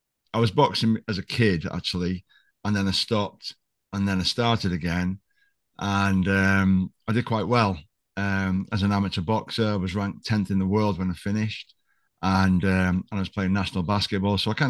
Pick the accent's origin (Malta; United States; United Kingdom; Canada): United Kingdom; Liverpool, North West England; I didn't know I was Russian at the time. I'm from Liverpool. All right, sir, mate, I'm from Liverpool. All right, so this is how we talk.